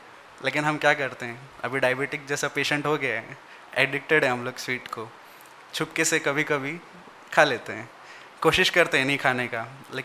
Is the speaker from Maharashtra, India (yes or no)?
yes; Mumbai, Maharashtra, India; आप कहाँ के हो, आप मुंबई के हो? मैं हाँ मुंबई के हो.